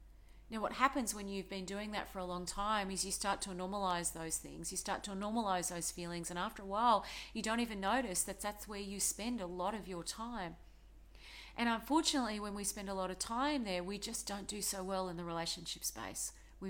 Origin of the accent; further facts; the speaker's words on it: Australia; Now, Australia, I'm Australian